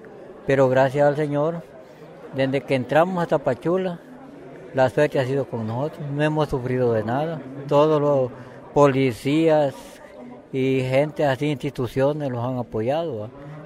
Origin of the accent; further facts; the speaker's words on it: Honduras; vengo de Honduras